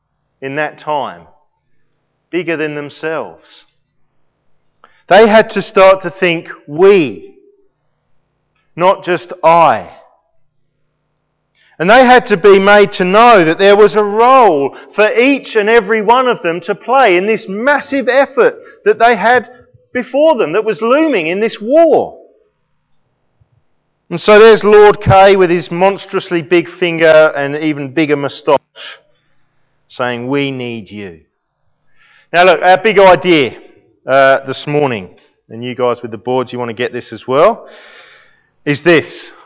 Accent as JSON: {"language": "English", "region": "England", "country": "United Kingdom", "said": "Okay. I'm English. You know, whatever background."}